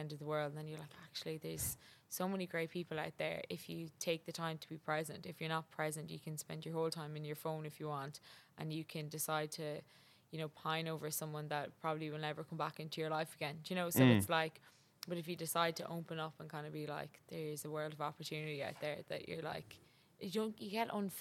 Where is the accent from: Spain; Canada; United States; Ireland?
Ireland; Connacht; So I come from County Mayo.